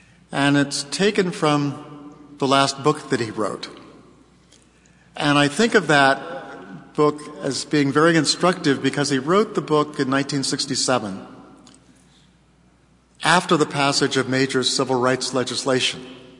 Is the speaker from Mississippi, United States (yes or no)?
no; New Mexico, United States; I grew up in New Mexico, so I'm used to the desert and its wonderful pleasures.